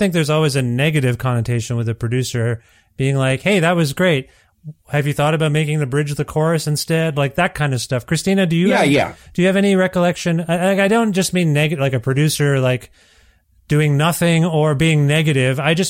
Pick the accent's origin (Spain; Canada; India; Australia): India; I'm Indian, so I have many lives, apparently.